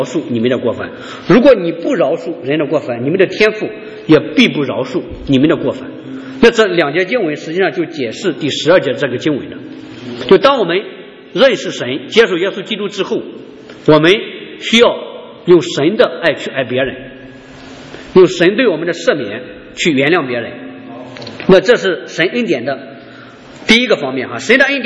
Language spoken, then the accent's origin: Chinese; Shandong, China; now in United States; 像我们那边山东那边还是有的很多人都想要儿子，但是不能要，非常的痛苦